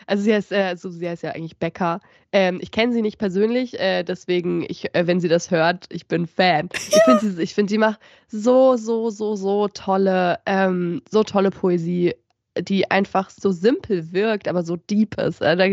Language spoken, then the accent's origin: German; Gernsbach, Baden-Württemberg, Germany; now in Munich, Germany; dass ich nach München gezogen bin aus einer kleinen, ich komme eigentlich aus Gernsbach, das ist eine ganz kleine Stadt neben Baden-Baden